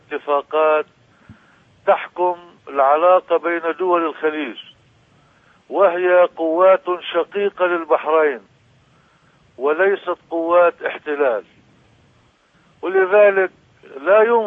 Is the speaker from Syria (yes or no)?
no; Lebanon; أنا لست إيرانيا، أنا لبناني.